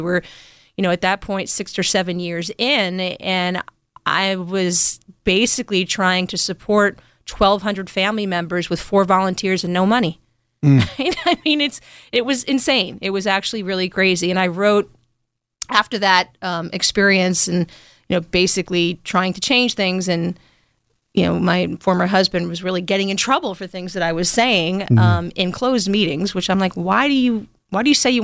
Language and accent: English; New York, United States; I grew up in New York. I went to Berkeley, for God's sake.